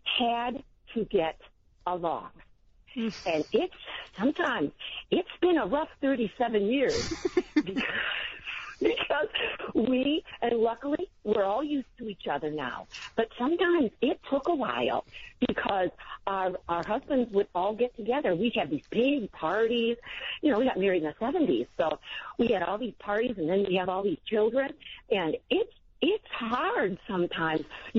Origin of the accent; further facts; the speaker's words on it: Michigan, United States; I really don't know her because I'm from Michigan.